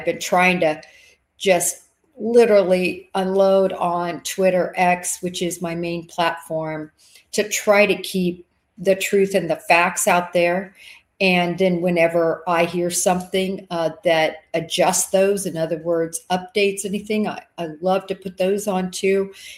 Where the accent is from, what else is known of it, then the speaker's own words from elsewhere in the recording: Texas, United States; And I think you all know I'm a Texan girl.